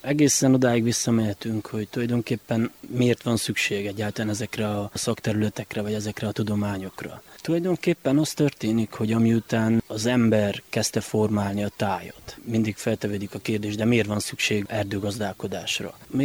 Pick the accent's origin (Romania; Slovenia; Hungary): Romania; Mădăraș, Harghita; erdő- és vadgazdamérnök, Csíkmadarasról